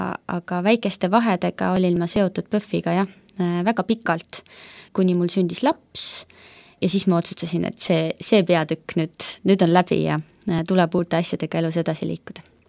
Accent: Pärnu, Pärnu County, Estonia; also born or lived in Tartu; Mina olen pärit Pärnust. Olen küll sündinud Tartus, mu vanemad olid sellised noored tudengid, kui mina ilma tulin, aga kaheaastaselt kolisime perega Pärnusse. Ja seal kõik minu lapsepõlve ja noorusaastad möödusid.

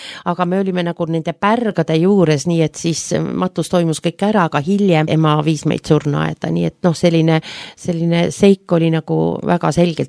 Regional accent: Pärnu, Pärnu County, Estonia; Mina sündisin Pärnu linnas, ühes imelises suvelinnas, nagu me kõik teame.

